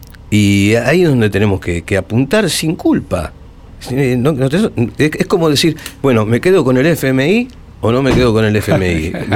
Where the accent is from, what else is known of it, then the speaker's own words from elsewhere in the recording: Buenos Aires, Argentina; born there; also born or lived in José C. Paz; Bueno, yo nací en Villa Urquiza. Después nos fuimos a José C. Paz.